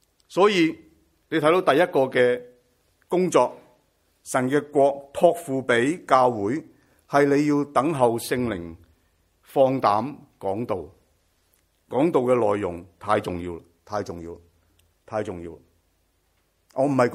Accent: Nanhai, Guangdong, China; 咁样即系等于话今天我系广东人，我系广东南海人

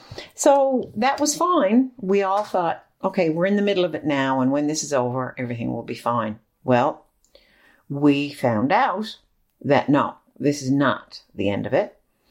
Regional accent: Newfoundland and Labrador, Canada; Because I am a Newfoundlander and I do love this province.

